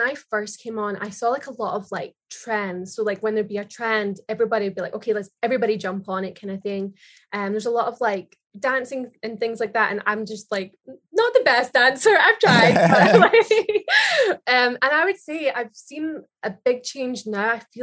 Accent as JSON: {"language": "English", "region": "Scotland", "country": "United Kingdom", "moved": "as an adult", "lives_now": "Los Angeles, United States", "said": "Yeah, I'm from Scotland originally. And then I've been living here in LA for, oh my goodness, it's been nearly 7 years."}